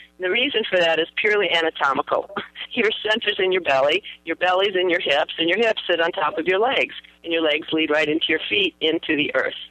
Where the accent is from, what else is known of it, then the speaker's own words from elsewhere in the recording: California, United States; well, I can say this because I'm from California, but it works everywhere.